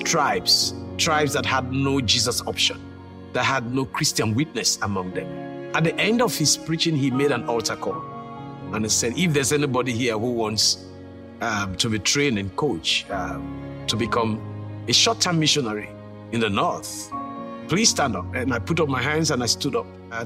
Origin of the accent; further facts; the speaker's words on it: Sierra Leone; and I grew up in Sierra Leone. It was a difficult life. There was a lot of poverty all around us.